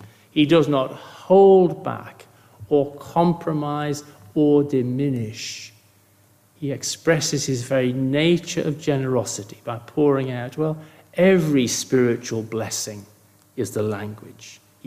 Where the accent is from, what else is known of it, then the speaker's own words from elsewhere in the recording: United Kingdom; And, you know, being British, we try to be polite.